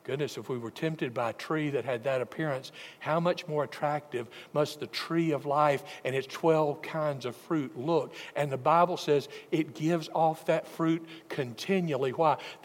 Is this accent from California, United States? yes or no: no; Alabama, United States; now if you're a botanist, forgive me, I'm from Alabama, so this is my best shot, okay?